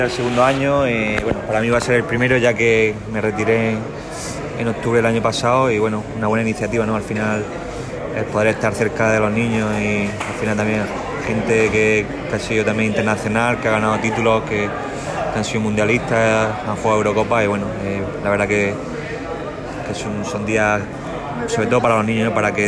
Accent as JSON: {"language": "Spanish", "region": "Andalusia", "country": "Spain", "said": "Bueno, al final como andaluz me encantaría, ¿no?"}